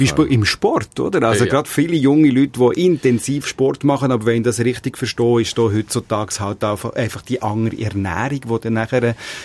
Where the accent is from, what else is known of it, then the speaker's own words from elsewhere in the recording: Switzerland; Ihr habt vorher gesagt, dass es nicht nur bei uns in der Schweiz, sondern in Europa so, dass man immer grösser geworden ist in den letzten 100 Jahren.